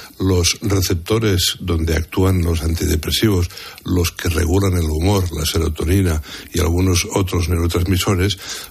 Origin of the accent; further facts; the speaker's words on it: Portbou, Catalonia, Spain; yo por ejemplo un tiempo estudié mucho la tramontana, que en mi pueblo original, que es Portbou, pues claro, allí estuve de médico un tiempo